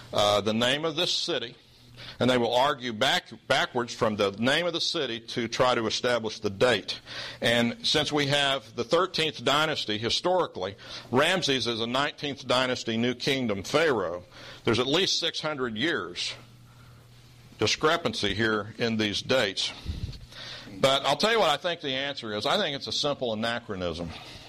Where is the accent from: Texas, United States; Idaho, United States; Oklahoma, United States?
Oklahoma, United States; Now, you know I'm from Oklahoma, don't you?